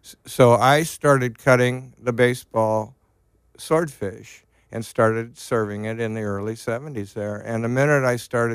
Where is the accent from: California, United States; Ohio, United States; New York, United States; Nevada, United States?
California, United States; Corona del Mar; I grew up in Corona del Mar.